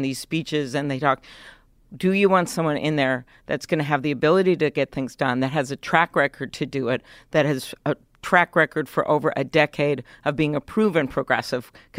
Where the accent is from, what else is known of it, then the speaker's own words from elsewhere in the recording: Midwest, United States; Well, I mentioned one of them, but the other one is that I am from the Midwest.